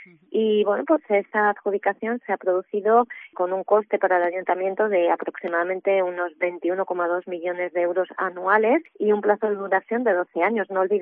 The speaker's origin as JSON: {"language": "Spanish", "town": "Salamanca", "region": "Castile and León", "country": "Spain", "said": "sí que nosotros hemos tenido como salmantinos un premio"}